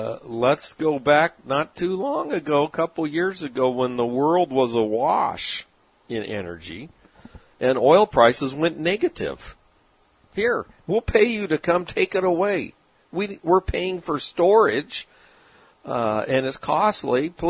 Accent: California, United States; Okay, and then, of course, in California, look, I grew up in California.

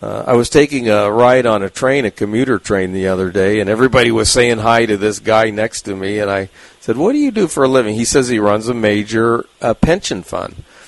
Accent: San Diego, California, United States; Yeah, well, I grew up in San Diego, which obviously is a very sunny place.

